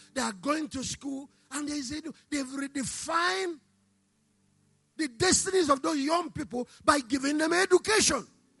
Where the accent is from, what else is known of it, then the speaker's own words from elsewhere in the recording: Anambra, Nigeria; I'm from Anambra State, so you know the story of Anambra.